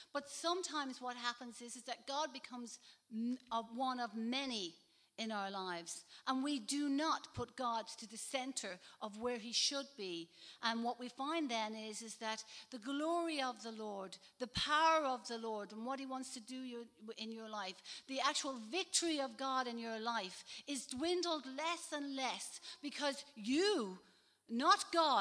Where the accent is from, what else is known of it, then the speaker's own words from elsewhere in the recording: Dublin, Leinster, Ireland; now in Greystones, Ireland; I live in Greystones, but I'm not actually from Greystones. I'm a Dubliner, proud and reared in Ballyfermot.